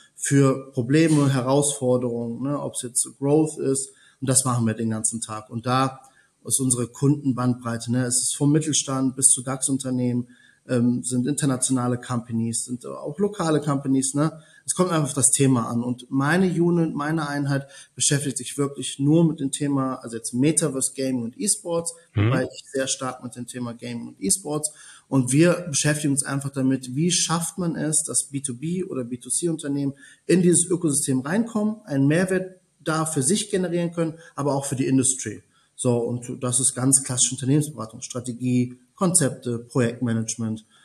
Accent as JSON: {"language": "German", "country": "Germany", "tie": "born or raised there", "also_born_or_lived": "Italy", "said": "wie man sagt, gebürtiger Italiener, in Deutschland aufgewachsen."}